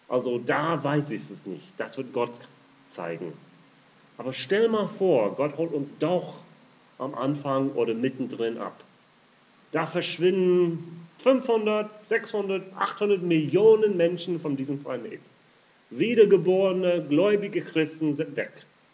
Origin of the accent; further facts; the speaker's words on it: United States; German is a second language; In den Vereinigten Staaten, wo ich aufgewachsen bin